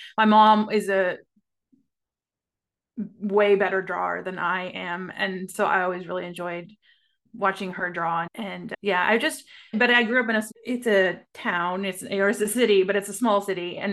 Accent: Amarillo, Texas, United States; now in Dallas, United States; So I grew up in Amarillo, Texas, in the Panhandle. I live outside of Dallas now.

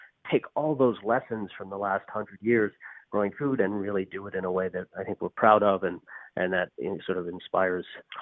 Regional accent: Newfoundland and Labrador, Canada; I'm from Newfoundland

